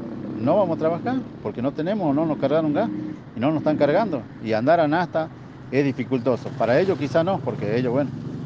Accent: Monterrico, Jujuy, Argentina; somos 300 que somos de Monterrico.

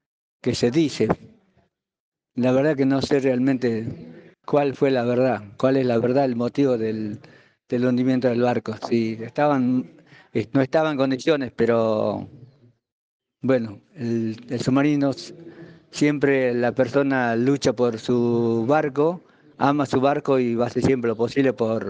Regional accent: San Carlos, Salta, Argentina; born there; now in Mar del Plata, Argentina; Yo soy nacido en San Carlos, provincia de Salta, viven en Cafayate mis padres y yo actualmente vivo en Mar del Plata.

